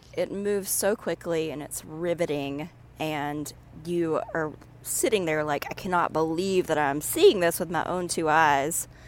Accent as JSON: {"language": "English", "region": "Deep South", "country": "United States", "tie": "born or raised there", "said": "I grew up in the Deep South where everybody was racist"}